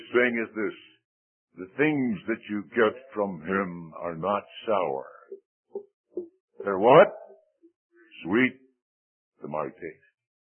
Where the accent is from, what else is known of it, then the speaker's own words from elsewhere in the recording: New Brunswick, Canada; born there; I was born in New Brunswick. You know I served you in India.